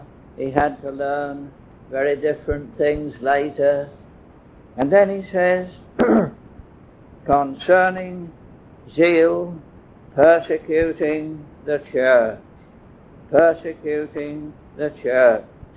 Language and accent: English; United Kingdom; we as British people, British citizens, we have something to be thankful for. There have been occasions in most of our lives, no doubt, when you and I have felt proud to be British.